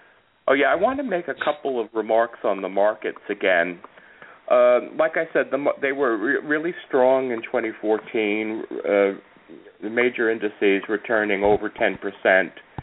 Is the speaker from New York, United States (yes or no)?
yes; Long Island, New York, United States; now in Texas, United States; I'm from New York originally. Like I said, I grew up on Long Island. I was a corporate relocatee to Texas with American Airlines